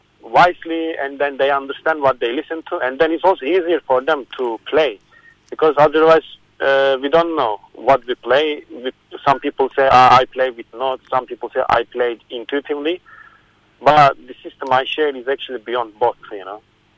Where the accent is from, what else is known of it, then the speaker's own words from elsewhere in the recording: Turkey; English is a second language; as I come from Turkey, I was listening